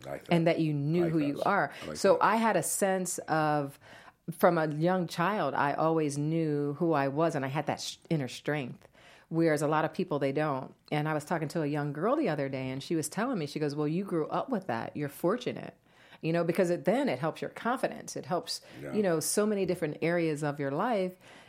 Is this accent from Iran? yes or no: no; New Jersey, United States; also born or lived in Atlanta / Bahamas; But I'm originally from New Jersey.